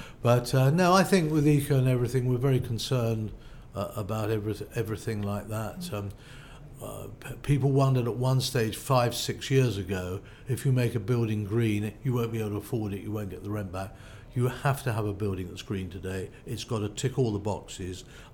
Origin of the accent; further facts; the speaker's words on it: London, United Kingdom; I'm a Londoner. For me, I like London at the weekends.